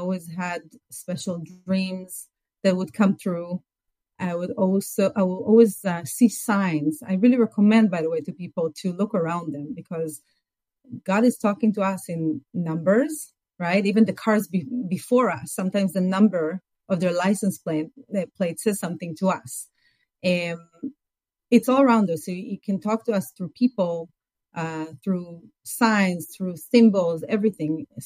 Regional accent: Israel; now in Los Angeles, United States; So I'm originally from Israel, even though I live in LA for many, many years now.

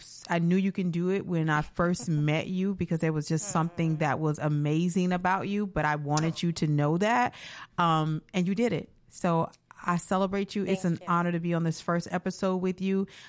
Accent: Miami Beach, Florida, United States; I was born and raised in Miami Beach. I graduated, went to college in New York.

